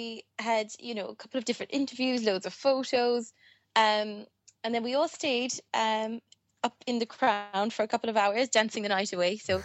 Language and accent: English; Killorglin, County Kerry, Ireland; Yes, I'm from Killorglin.